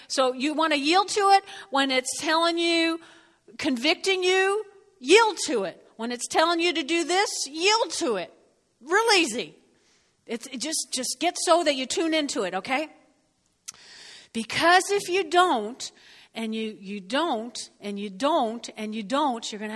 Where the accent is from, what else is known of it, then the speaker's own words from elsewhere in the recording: New Jersey, United States; I grew up in North Jersey. I come to York and meet these Cashmans.